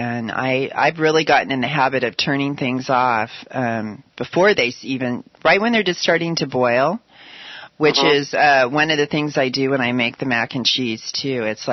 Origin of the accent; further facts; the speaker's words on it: California, United States; Which I'm from Southern California, so I'm putting cayenne in everything.